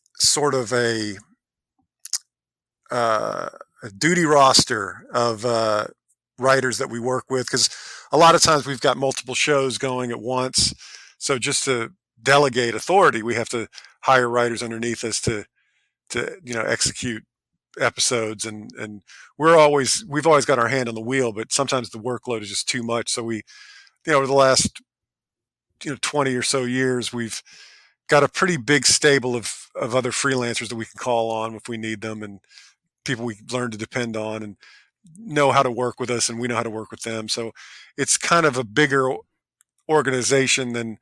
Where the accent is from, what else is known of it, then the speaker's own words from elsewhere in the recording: Tennessee, United States; now in Los Angeles, United States; No, I grew up in the Southeast. I grew up in Tennessee, and I moved out to L.A. About 30 years ago.